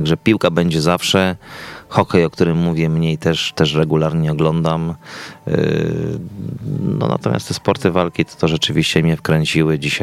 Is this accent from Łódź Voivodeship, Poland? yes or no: no; Dębica, Subcarpathian Voivodeship, Poland; jestem z Dębicy, z mojego miasta na Podkarpaciu.